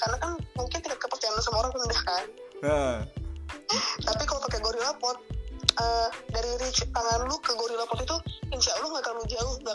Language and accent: Indonesian; Bekasi, West Java, Indonesia; gue dari Bekasi nih ya, kota yang di peta aja di bang luar planet gitu kan.